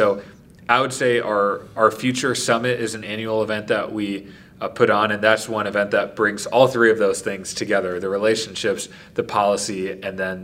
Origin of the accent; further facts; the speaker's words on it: Wisconsin, United States; not only because it's my home state, this is where I grew up, where I, you know, went to school, went to college, where my family is